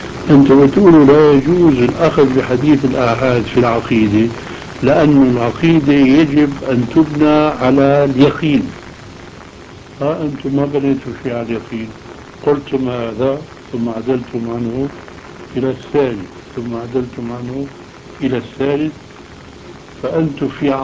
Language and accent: Arabic; Aleppo, Aleppo Governorate, Syria; انا من حلب